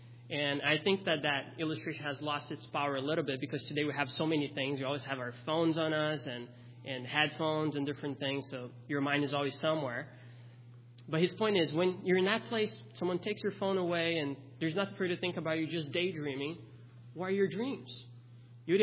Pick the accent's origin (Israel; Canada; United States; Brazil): Brazil; I grew up in Brazil.